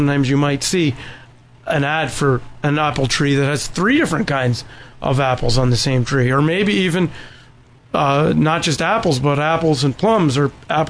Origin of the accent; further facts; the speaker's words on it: United States; As an American, if I were to say no chemical fertilizers allowed anywhere, well, I might weigh a little bit less, possibly, right.